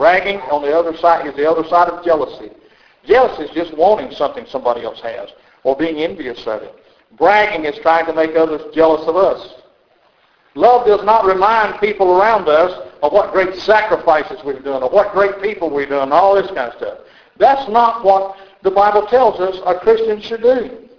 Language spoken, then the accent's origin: English; the South, United States; I like being a Southerner, okay? I don't make no apology for it at all. We call it Southern hospitality. We call it Southern mannerisms and so forth.